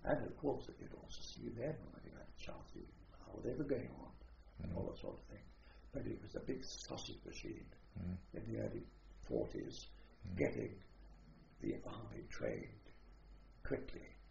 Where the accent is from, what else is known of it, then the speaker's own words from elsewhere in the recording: Southwest, United States; I was brought up in America, and the most of the southwest borders in the days of my boyhood